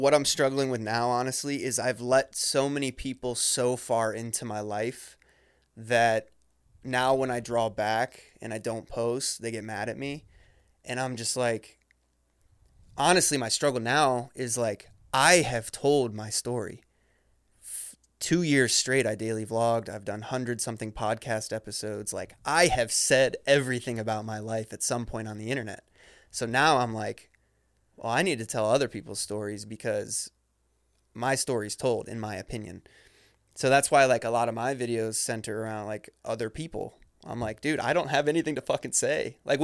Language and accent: English; Ohio, United States; Like, I grew up in Ohio and I had a Catholic father and everything was cured with praying and God